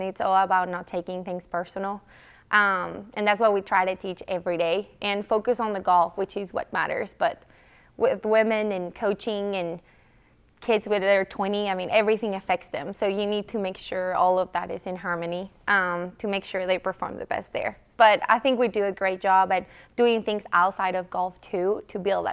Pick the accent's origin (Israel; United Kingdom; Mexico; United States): Mexico; I am from Mexico. I'm from a different country too.